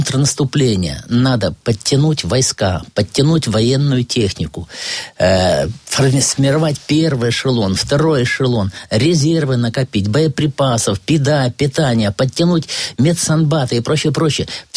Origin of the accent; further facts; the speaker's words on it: Yalta, Crimea, Ukraine; Я сам вырос в Ялте. Там жили мои дедушка и бабушка. Я с детских лет знаю, вот улица Партизанская, дом 4.